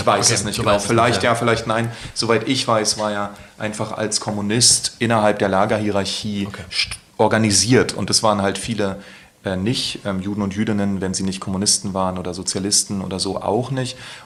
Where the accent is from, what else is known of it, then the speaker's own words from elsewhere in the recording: Berlin, Germany; ich bin 87 geboren, die 90er Jahre waren voller Nazi-Gewalt, jetzt nicht im Friedrichshain, wo ich groß geworden bin